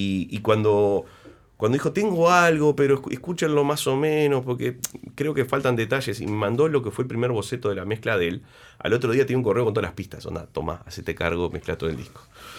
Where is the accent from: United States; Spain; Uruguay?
Uruguay; Y como todo uruguayo tenemos familia